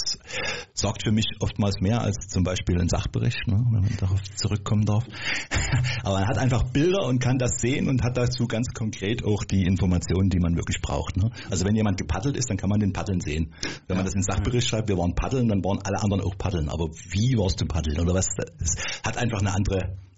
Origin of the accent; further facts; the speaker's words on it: Radebeul, Saxony, Germany; ich bin in Radebeul geboren, bin hier aufgewachsen und bin irgendwie, warum auch immer, nie aus Radebeul weggekommen.